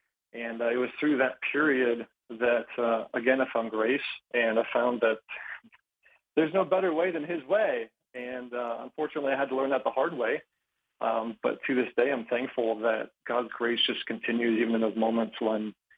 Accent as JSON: {"language": "English", "town": "Erie", "region": "Pennsylvania", "country": "United States", "tie": "born or raised there", "also_born_or_lived": "Springfield, Missouri / Chicago", "moved": "as an adult", "lives_now": "Florida, United States", "said": "I grew up in Erie, Pennsylvania. And I lived there for the first 18 years of my life, and from there had went to Central Bible College in Springfield, Missouri, where my wife and I had met. And shortly after that, I moved to Chicagoland area"}